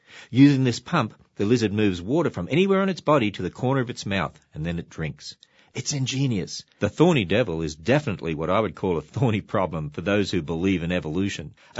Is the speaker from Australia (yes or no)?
yes; Australia; In my home country of Australia, there's a little lizard called Moloch horridus.